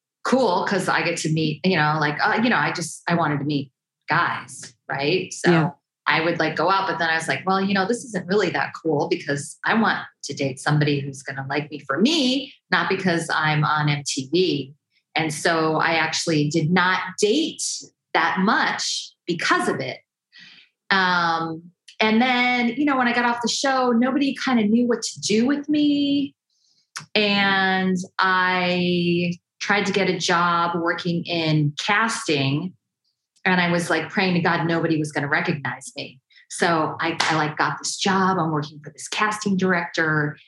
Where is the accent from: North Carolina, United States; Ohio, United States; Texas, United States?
Ohio, United States; Cleveland; So yes, I grew up in Cleveland, Ohio, with very limited life experience.